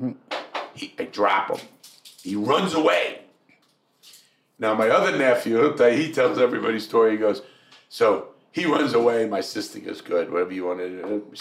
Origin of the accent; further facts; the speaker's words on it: Northeast, United States; You know, we grew up in the Northeast, so you know what that fucking life is like.